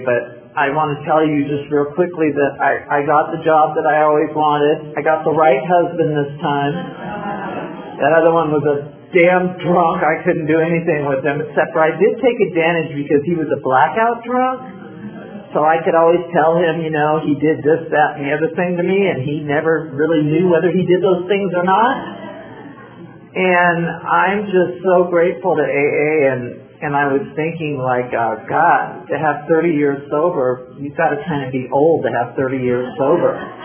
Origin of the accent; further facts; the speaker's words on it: Gold Beach, Oregon, United States; And I'm from Gold Beach, Oregon, and I lived, you know, up there